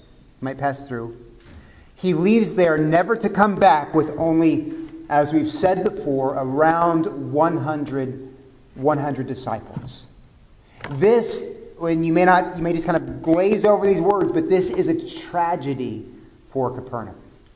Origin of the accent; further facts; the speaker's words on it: Corpus Christi, Texas, United States; Then I was from Corpus Christi, which has about 400,000 people. It's not a small town.